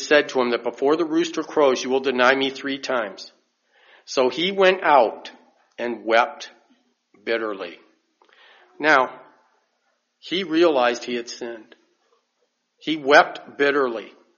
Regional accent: Michigan, United States; accent: Michigan drawl; moved away; when I first moved down here from Michigan, people knew I was from Michigan. They could tell because of my voice. I guess there's a certain Michigan drawl.

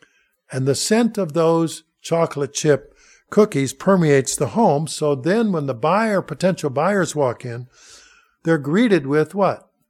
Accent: Minnesota, United States; Look, I'm from Minnesota. I don't eat anything I haven't eaten before.

